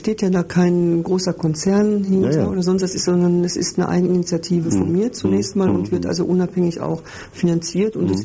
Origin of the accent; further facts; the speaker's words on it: Hagen, North Rhine-Westphalia, Germany; ich komme aus Hagen und da war die Szene sehr, sehr stark